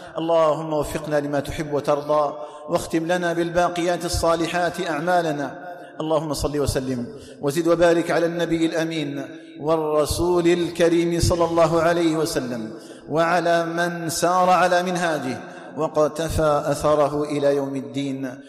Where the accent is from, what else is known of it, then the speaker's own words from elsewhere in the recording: Algeria; أن يجعل بلدنا الجزائر آمنا مطمئنا